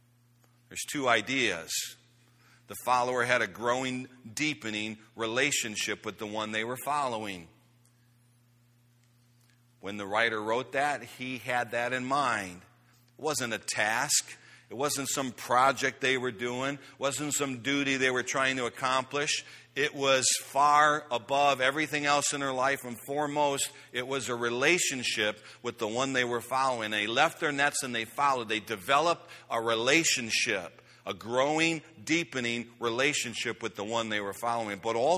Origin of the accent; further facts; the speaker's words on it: Chicago, Illinois, United States; And we grew up in Chicago, and I was a White Sox fan.